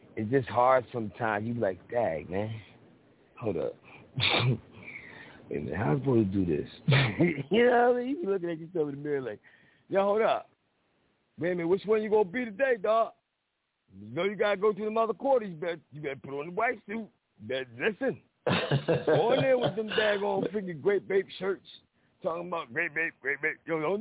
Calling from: Philadelphia, Pennsylvania, United States; calling from Philly.

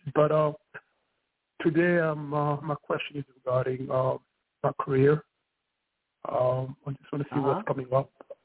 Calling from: New York, United States; I'm calling from New York City.

